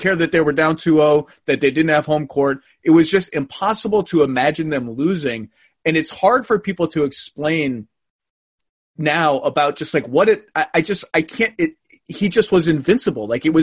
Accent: Connecticut, United States; I grew up in Knicks fan country in Connecticut.

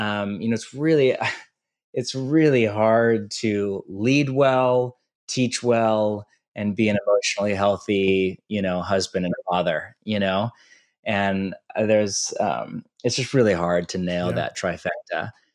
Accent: California, United States; I'm from California, you know, always had intended to come back to California for the second half of my life, if possible.

